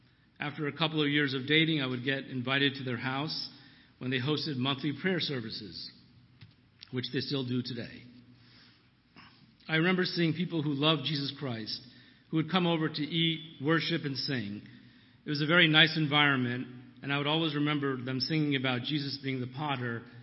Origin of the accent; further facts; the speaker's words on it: New Jersey, United States; I grew up in New Jersey in what I consider to be a very traditional Hindu-American household, with loving parents and a younger brother and sister.